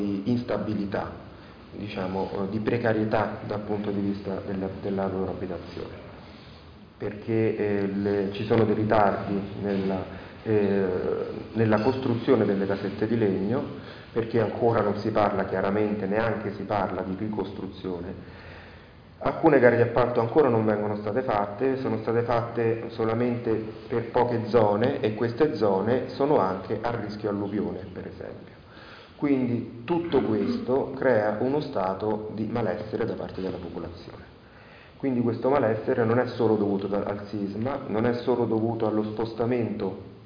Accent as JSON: {"language": "Italian", "town": "L'Aquila", "region": "Abruzzo", "country": "Italy", "said": "In passato io da aquilano, perché sono di origine aquilana e ho avuto l'esperienza dei primi 9 mesi in tenda appena laureato, ho fatto il tirocinio lì."}